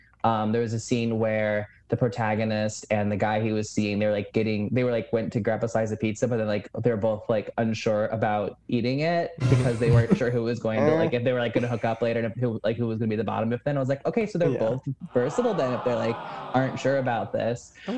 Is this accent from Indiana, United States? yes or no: yes; Indianapolis, Indiana, United States; It was back in my hometown. They do this thing in Indianapolis, like a home for the holiday show.